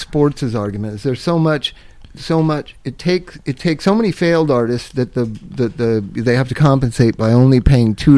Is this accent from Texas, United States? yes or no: no; Palm Springs, California, United States; also born or lived in Inglewood / Culver City; I grew up everywhere in Palm Springs, Inglewood, Culver City. Palm Springs, Inglewood, and Culver City.